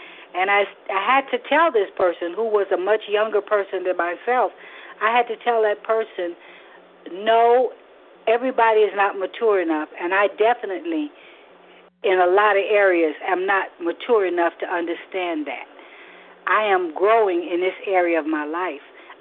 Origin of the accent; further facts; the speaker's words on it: Florida, United States; and I am from South Florida